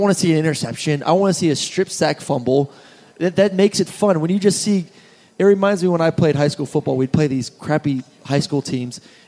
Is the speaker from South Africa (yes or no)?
no; Florida, United States; I'm from Florida.